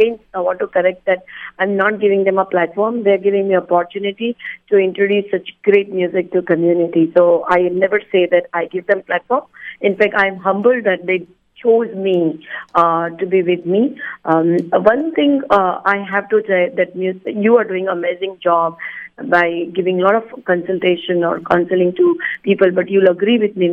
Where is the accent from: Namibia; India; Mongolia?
India; when we were kids and we were born and brought up in India, you know how we were, right?